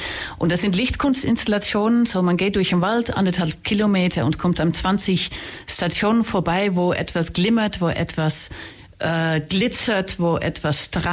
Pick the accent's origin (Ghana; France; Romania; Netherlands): Netherlands; German is a second language; now in Ulm, Germany; wie Sie hören können, komme ich aus den Niederlanden, bin jetzt seit 11 Jahren in Ulm.